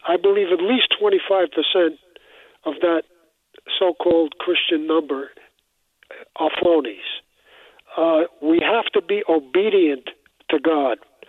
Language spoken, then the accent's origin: English; Manhattan, New York, United States; Also, when I was born and raised in Manhattan, Steve, and the churches in Manhattan, especially the Catholic churches, they're huge.